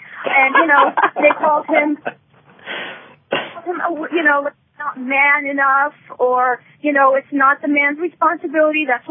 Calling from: New York, United States; I'm calling from New York.

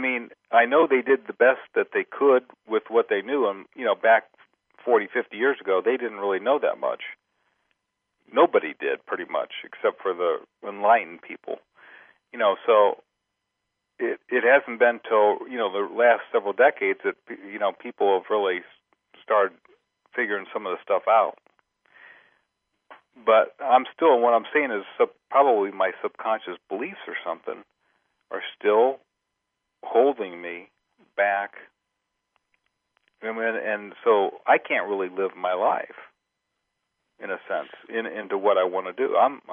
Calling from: Ohio, United States

